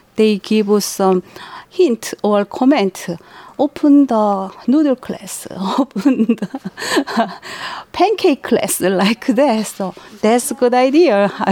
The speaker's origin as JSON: {"language": "English", "country": "South Korea", "second_language": "English", "said": "I came from South Korea."}